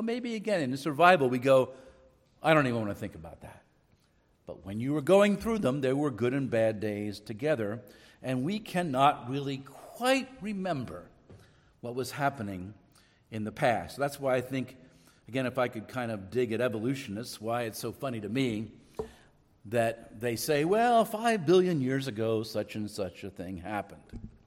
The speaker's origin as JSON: {"language": "English", "town": "Wilmington", "region": "Delaware", "country": "United States", "tie": "born or raised there", "also_born_or_lived": "Philadelphia", "said": "I grew up near Philadelphia, and we had an old neighborhood, an old row house in Wilmington, Delaware."}